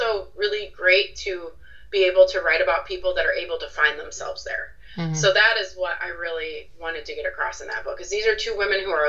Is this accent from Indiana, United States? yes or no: yes; Valparaiso, Indiana, United States; So I grew up outside of Chicago in Northwest Indiana.